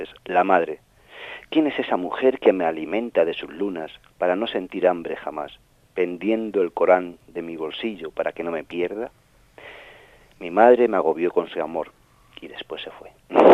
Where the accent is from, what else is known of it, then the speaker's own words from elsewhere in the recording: Nava de la Asunción, Castile and León, Spain; Luis Mari Gómez es de mi pueblo, Nada Asunción, que es el pueblo castellano de Gil de Viedma, el poeta.